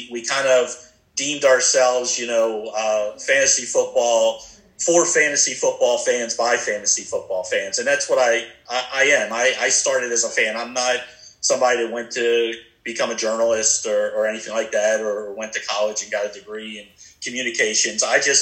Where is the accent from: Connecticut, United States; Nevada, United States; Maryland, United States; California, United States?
Maryland, United States; Baltimore; I'm from Baltimore, by the way